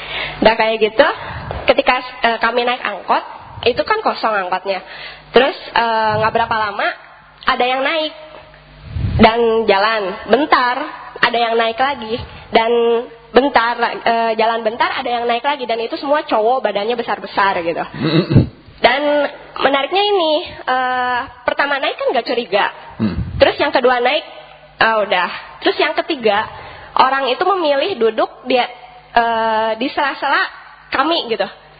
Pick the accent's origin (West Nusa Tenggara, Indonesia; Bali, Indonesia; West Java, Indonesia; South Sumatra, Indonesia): West Java, Indonesia; Bandung; now in Jakarta, Indonesia; pengalaman saya dari Bandung pindah ke Jakarta untuk bekerja.